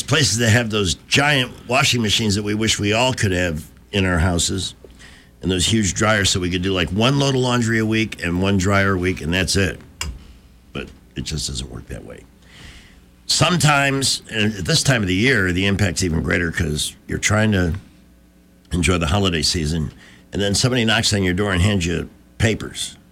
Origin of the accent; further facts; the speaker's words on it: Chicago, Illinois, United States; You know, I come from Chicago where we had all these different ethnic enclave neighborhoods. Greek, Irish, Polish, Lithuanian.